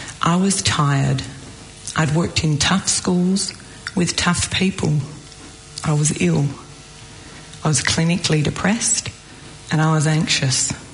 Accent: Gibsons, British Columbia, Canada; I come from Gibson's. It's a small town on the west coast of British Columbia in Canada.

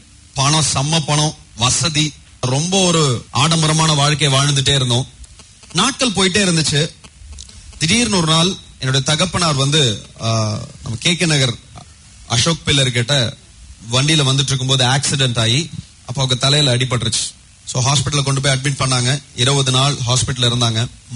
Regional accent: Kota, Rajasthan, India; என்னுடைய சொந்த ஊர் ராஜஸ்தான், கோட்டா என்ற பகுதியை சேர்ந்தவன். எங்களை வந்து ராஜபுத்திர வம்சத்தை சேர்ந்தவர்கள் அப்படின்னு சொல்லுவாங்க, ராஜ்புத் அப்படின்னு சொல்லுவாங்க.

